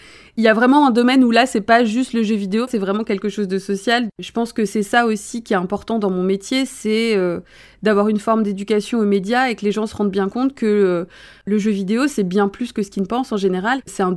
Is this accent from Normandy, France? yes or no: no; Brest, Brittany, France; now in Rennes, France; j'ai 38 ans, je vis à Rennes depuis plus de 10 ans maintenant, et je suis originaire de Brest, donc bretonne pur beurre